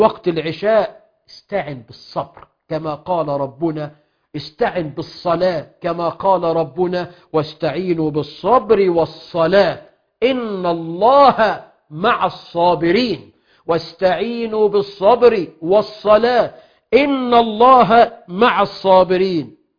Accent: Egypt; اللهم اجعل بلدنا مصر أمنا أمانا رخاء سخاء

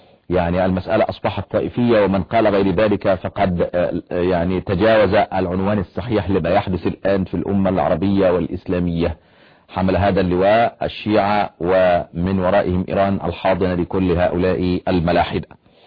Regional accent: Egypt

